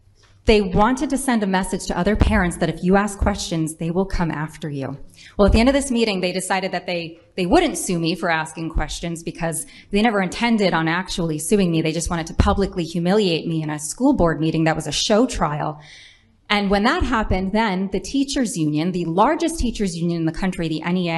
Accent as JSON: {"language": "English", "region": "Rhode Island", "country": "United States", "said": "I am a mother from Rhode Island who was sued by the teachers' union"}